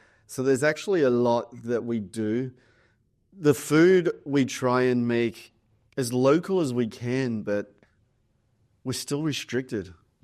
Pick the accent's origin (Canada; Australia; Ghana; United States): Australia; I come from Australia and I've been in America a lot.